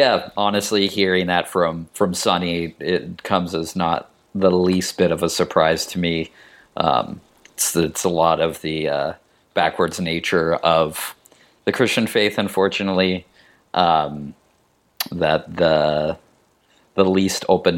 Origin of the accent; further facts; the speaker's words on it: Pittsburgh, Pennsylvania, United States; born there; I was born in Pittsburgh and my family's all Pittsburgh.